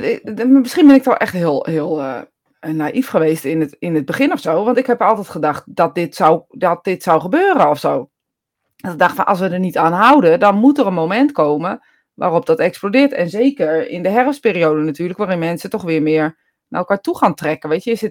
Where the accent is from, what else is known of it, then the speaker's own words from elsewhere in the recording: Netherlands; Ik ben een Hollander.